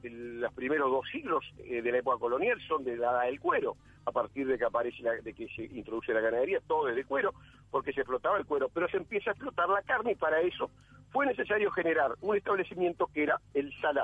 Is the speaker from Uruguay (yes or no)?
yes; Uruguay; como uruguayos